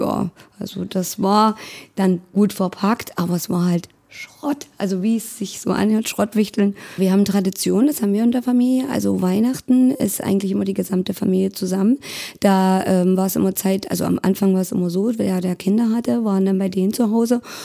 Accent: Halle, Saxony-Anhalt, Germany; also wir waren in Leipzig, kommen ja eigentlich aus Halle

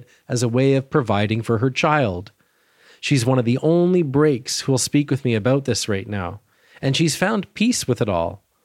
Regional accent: Newfoundland and Labrador, Canada; and I'm a Newfoundlander.

